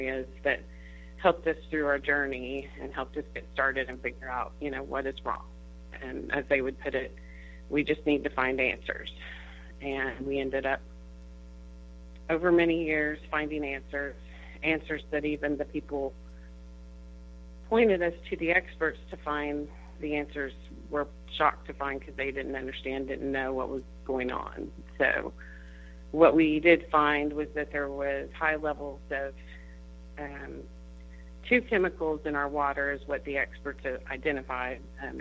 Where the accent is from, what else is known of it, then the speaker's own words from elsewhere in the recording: Tulsa, Oklahoma, United States; Right. I am from Tulsa, Oklahoma, and so is my husband.